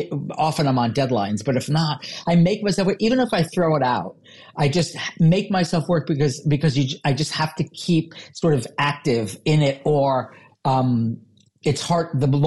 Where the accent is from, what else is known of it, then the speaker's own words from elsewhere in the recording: New York, United States; But I love New York. I'm from New York.